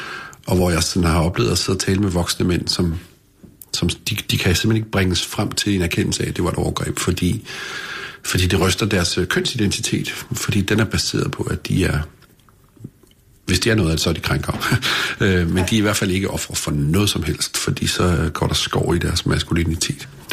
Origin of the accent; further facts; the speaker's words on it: Holbæk, Zealand, Denmark; Jeg er, 45 år gammel, og jeg er vokset op i Holbæk i sådan en meget traditionel familie.